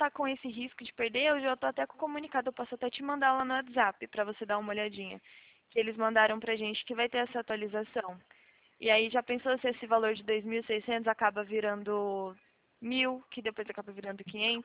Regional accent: São Paulo, Brazil; Aqui eu sou de São Paulo, né?

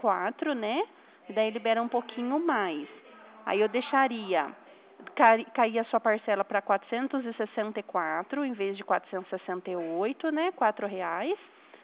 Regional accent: Limeira, São Paulo, Brazil; Eu sou de Limeira

